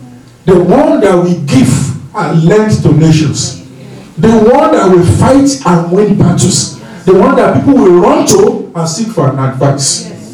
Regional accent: Ekiti, Nigeria; accent: Nigerian; My Nigerian accent, okay? My Ekiti dialect, okay? My thick dark skin, okay?

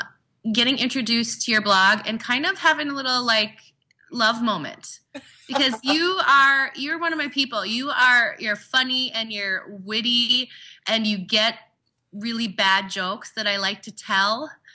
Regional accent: Fargo, North Dakota, United States; So growing up in Fargo, I was not a big farm girl. Like we did not have chickens.

